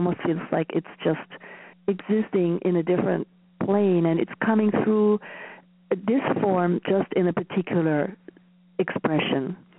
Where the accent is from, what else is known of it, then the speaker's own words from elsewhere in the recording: Germany; moved away as an adult; now in United States; I grew up in Germany and I never came across any Sanskrit or any Eastern teachings, actually. And when I moved to the U.S. When I was 24 and a half